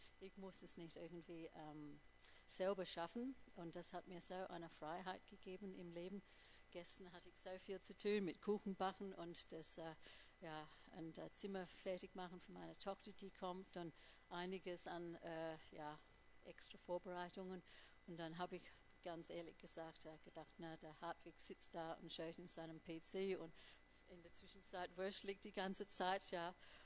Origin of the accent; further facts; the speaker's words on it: Australia; German is a second language; moved away as an adult; now in Munich, Germany; Ich war dann hier in München, bin Australierin und habe eine Kirche gesucht